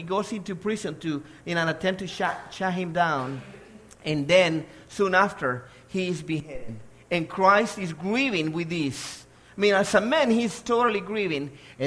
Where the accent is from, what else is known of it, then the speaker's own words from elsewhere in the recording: El Salvador; growing up in El Salvador